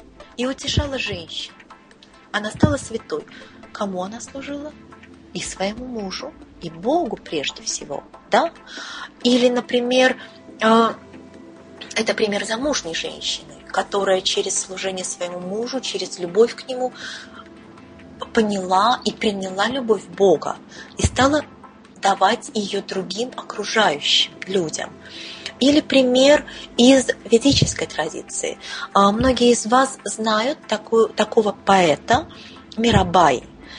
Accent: Saint Petersburg, Russia; Но, вот, например, я из Петербурга

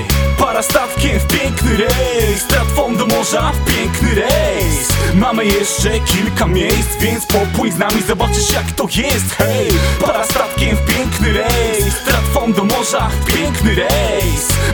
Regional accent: Warsaw, Masovian Voivodeship, Poland; Bo ja na przykład ja jestem z Warszawy.

